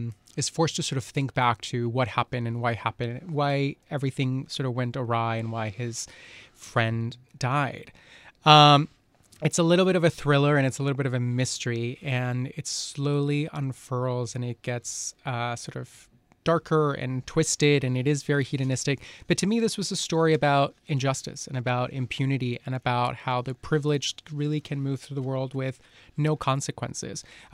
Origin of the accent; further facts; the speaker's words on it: Colombia; So I grew up in Colombia, which is near, it's next door to Venezuela.